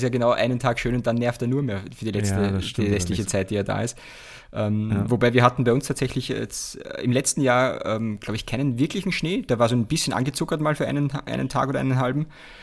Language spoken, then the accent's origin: German; Austria; bei uns in Österreich